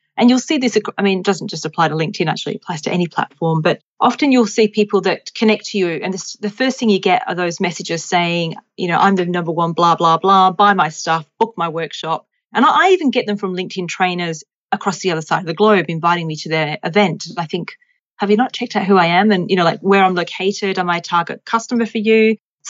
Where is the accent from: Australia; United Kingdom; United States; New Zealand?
United Kingdom; England; because I grew up in England.